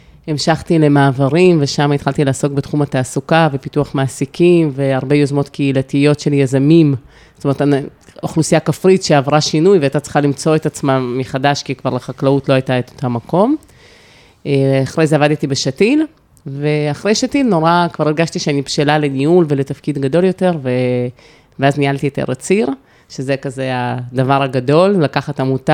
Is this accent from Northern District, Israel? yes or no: no; Beersheba, Southern District, Israel; also born or lived in Riga, Latvia; מרשבאית, נשואה ויש לי שני ילדים. במקור נולדתי בריגה בלטביה, ועליתי לבאר שבע, לשכונה ד' כשהייתי בת 8. עכשיו האמת עשיתי הפסקה מבאר שבע, והייתי שנתיים בפרדס חנה